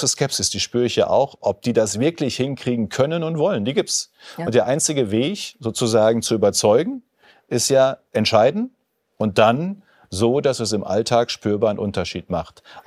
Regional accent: North Rhine-Westphalia, Germany; für die Leute in meinem Heimatdorf im westlichen Münsterland

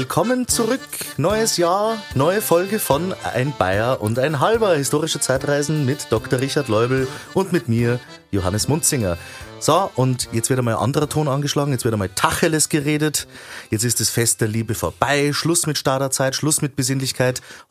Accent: Austria; ich finde es als Österreicher

